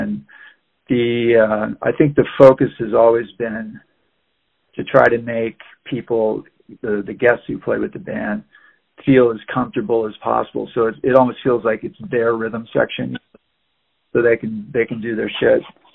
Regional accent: Minnesota, United States; So I grew up in Minnesota.

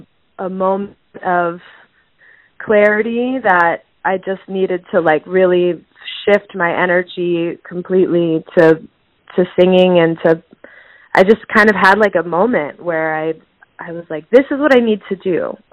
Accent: San Francisco, California, United States; also born or lived in New York City; now in New Orleans, United States; No, I'm actually from San Francisco. I grew up in San Francisco, and I lived in New York City for 6 years

